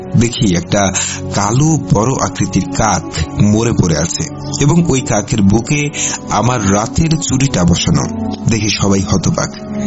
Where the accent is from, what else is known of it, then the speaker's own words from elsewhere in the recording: Chandina, Chittagong Division, Bangladesh; আমার বাসা কুমিল্লা জেলার চান্দিনা থানার তীরচর নামক একটি গ্রামে অবস্থিত। আমার বাড়ি ও আমার কর্মস্থান পাশাপাশি 5 মিনিটের রাস্তা। তাই আগে বলে রাখি, আমার বাসা ও কর্মস্থান ঢাকা টু চট্টগ্রাম হাইওয়ে রাস্তার পাশে অবস্থিত।